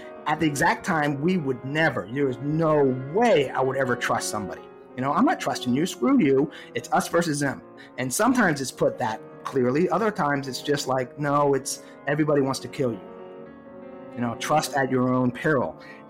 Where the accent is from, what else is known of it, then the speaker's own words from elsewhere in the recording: Savannah, Georgia, United States; Yeah, I grew up in Savannah, born and raised, and I was a beach lifeguard